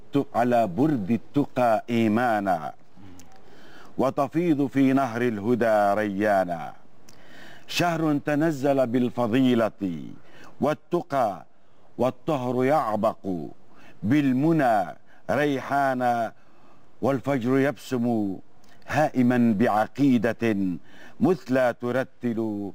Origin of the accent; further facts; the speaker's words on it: Al-Hasakah Governorate, Syria; born there; إن مسقط رأسي هو محافظة الحسكة، ويطلق عليها الجزيرة لأنها تقع بين نهري دجلة والفرات.